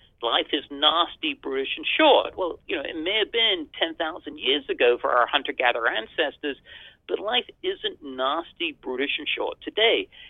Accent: England, United Kingdom; Many decades ago, when I was young and foolish and growing up in England

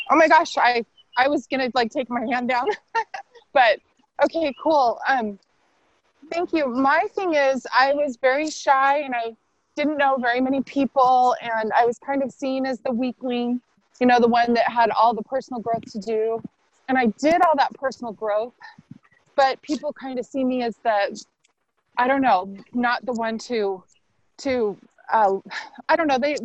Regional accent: Missouri, United States; Oh, sorry, I pressed mute. I am from Missouri.

